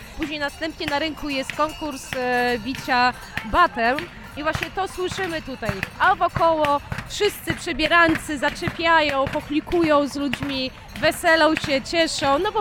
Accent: Żywiec, Silesian Voivodeship, Poland; Wiadomo, my jesteśmy góralami, jeżeli chodzi o Żywiec, żywiecczyznę.

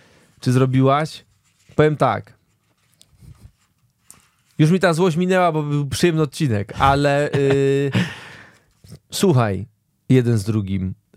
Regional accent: Silesian Voivodeship, Poland; My są Ślązacy.

